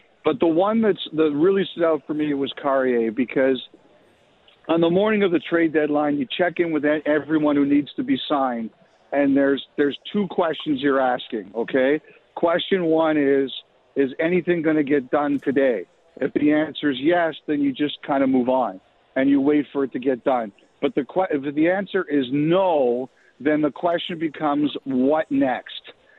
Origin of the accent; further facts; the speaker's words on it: Toronto, Ontario, Canada; I grew up in Toronto